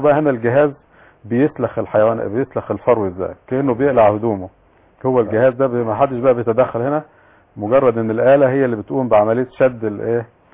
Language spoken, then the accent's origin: Arabic; Egypt; عندنا في مصر